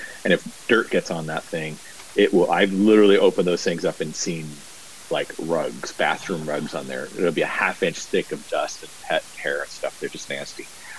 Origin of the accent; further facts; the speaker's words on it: California, United States; You and I are both Bay Area kids too, so yeah, growing up in the Bay Area, it didn't get that cold.